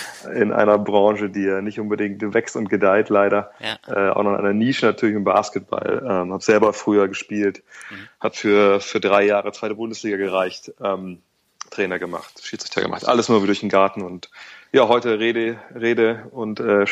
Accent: Wolfsburg, Lower Saxony, Germany; Ich komme aus Wolfsburg, da liegt es ja relativ nah.

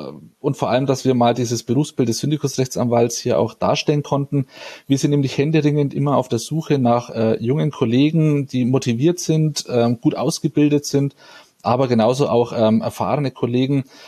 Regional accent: Bavaria, Germany; Und dann aus meiner Heimat im Landkreis Neustadt-Eichbad-Windsheim das Weinörtchen Ipsheim zum Beispiel zu nennen, wo es ganz hervorragenden Frankenwein gibt.

